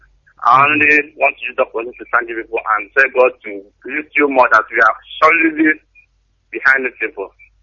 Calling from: Thailand; I'm calling from Thailand.

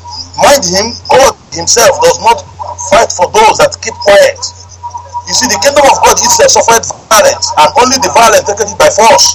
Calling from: Morocco; I'm calling from Morocco.

